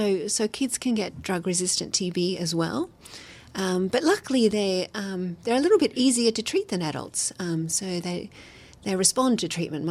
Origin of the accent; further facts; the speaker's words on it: Australia; now in Cape Town, South Africa; I'm an Australian, but I have lived in Cape Town for 10 years now.